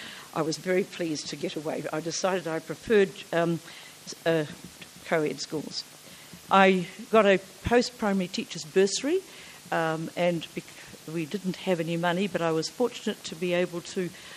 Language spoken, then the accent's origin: English; Gisborne, New Zealand; born there; I was born in Gisborne, oldest of 3 children, and actually just right at the beginning of the World War II, in November 1939.